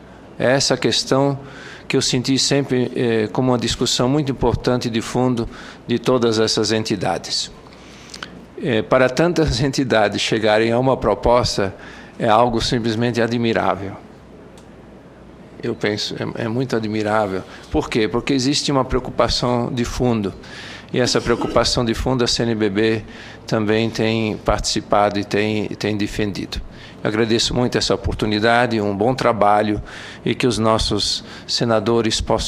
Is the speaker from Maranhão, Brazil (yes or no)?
no; Santa Catarina, Brazil; Eu sou catarinense. … não é sobrenome.